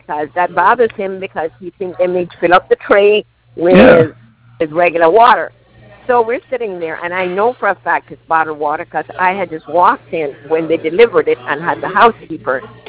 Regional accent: Jamaica; born there; accent: Jamaican; My mother's family came from the Canary Islands and lived in Cuba, and I was born in Jamaica.

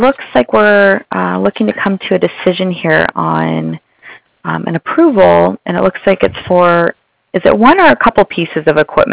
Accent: California, United States; California.

